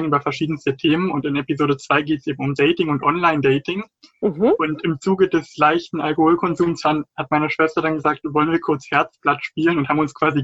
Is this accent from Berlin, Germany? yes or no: yes; Berlin, Germany; Ich bin aus Berlin. Ich wohne noch zu Hause, aber ich habe auch schon ein Jahr im Ausland gelebt und auch 3 Monate mal in Greifswald aufgrund eines Praktikums.